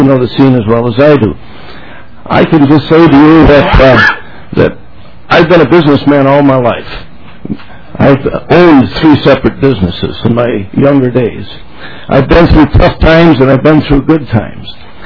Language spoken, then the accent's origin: English; Rochester, Minnesota, United States; in my hometown of Rochester, we emulated the Minnesota Amateur Sports Commission.